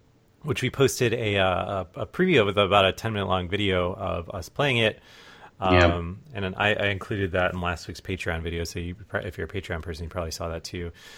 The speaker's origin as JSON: {"language": "English", "region": "Georgia", "country": "United States", "said": "I'm from Georgia and don't really have winter clothes."}